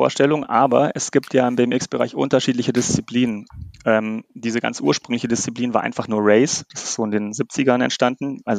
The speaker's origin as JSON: {"language": "German", "town": "Munich", "region": "Bavaria", "country": "Germany", "tie": "born or raised there", "moved": "as an adult", "lives_now": "Stuttgart, Germany", "said": "Und ich komme ursprünglich aus München übrigens. Ich bin in München geboren und habe auch knapp über 20 Jahre in München gelebt, bevor ich dann hier nach Stuttgart gezogen bin."}